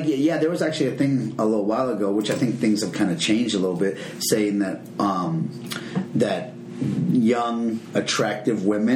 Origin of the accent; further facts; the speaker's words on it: California, United States; I'm from the East Bay of California, so, like, the Sacramento area is not too far from me.